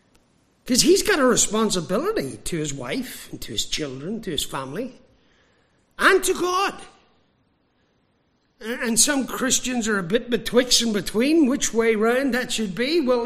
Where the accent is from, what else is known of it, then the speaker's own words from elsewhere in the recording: Ireland; I'm Irish. I'm allowed to make statements like that.